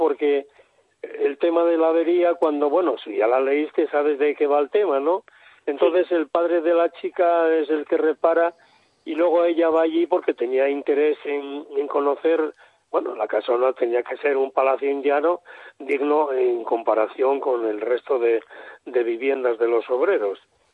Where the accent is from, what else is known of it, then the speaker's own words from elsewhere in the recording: Asturias, Spain; born there; now in Oviedo, Spain; chicas en la cuenca donde yo nací.